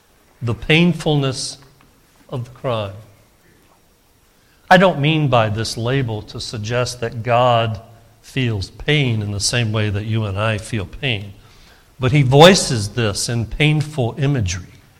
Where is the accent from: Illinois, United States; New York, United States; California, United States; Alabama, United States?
Alabama, United States; that's an Alabama term, by the way, I'm from Alabama